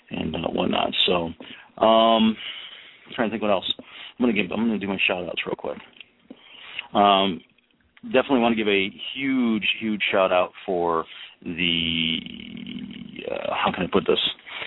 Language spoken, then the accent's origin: English; Ireland; And you would think, because I'm Irish, I would know these things.